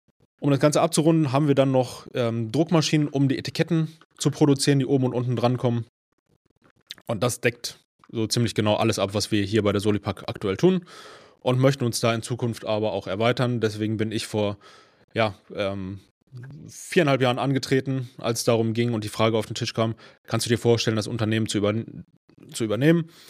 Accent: Langenfeld, North Rhine-Westphalia, Germany; now in Mülheim an der Ruhr, Germany; ich bin 33 Jahre alt. Ich komme gebürtig aus Langenfeld im Rheinland, nahe Düsseldorf. Wohne jetzt mittlerweile in Mülheim an der Ruhr.

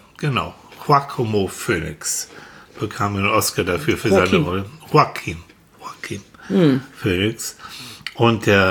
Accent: Northern Germany, Germany; als Norddeutscher

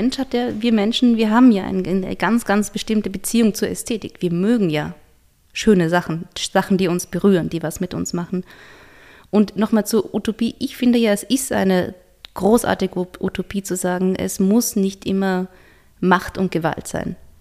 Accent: Hohenems, Vorarlberg, Austria; da ich ja im Sommer dann immer in meiner Heimatstadt bin, in Hohenems

